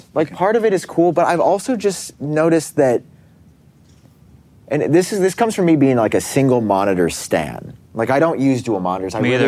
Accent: New York, United States; I love the Yankees. I'm a New Yorker.

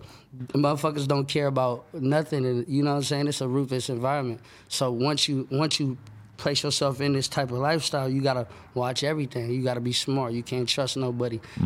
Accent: Sacramento, California, United States; Sacramento, California. Oak Park, so.

